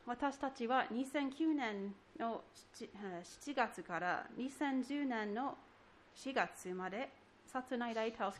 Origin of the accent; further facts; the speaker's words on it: Seattle, Washington, United States; Japanese is a second language; 私はシアトルの出身でクリスチャンホームに育ちました。